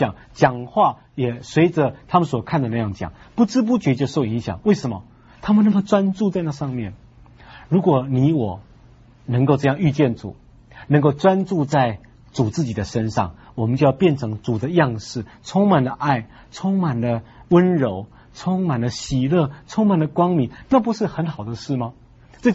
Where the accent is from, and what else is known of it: China